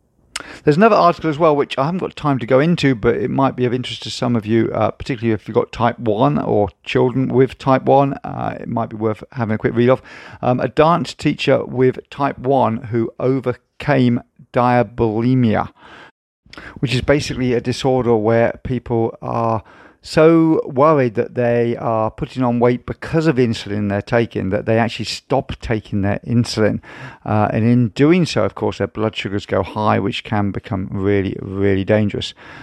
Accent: East of England, United Kingdom; I'm from Norfolk, by the way. I was brought up in Norfolk for most of my childhood.

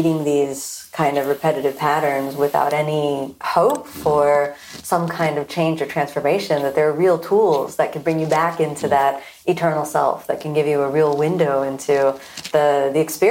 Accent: Florida, United States; I'm born and raised in Florida and, you know, like rain and cold weather, I start to have some kind of visceral like

